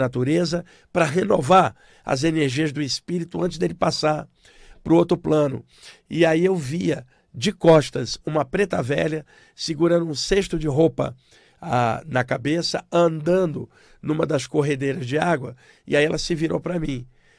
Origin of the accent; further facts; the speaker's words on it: Duque de Caxias, Rio de Janeiro, Brazil; Eu comecei a ver cenas da minha infância na Baixada Fluminense, em Duque de Caxias, no Rio de Janeiro.